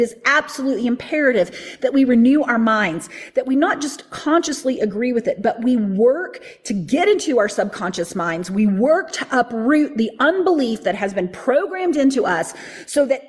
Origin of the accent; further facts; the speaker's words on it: the South, United States; I mean, I grew up in the Bible Belt.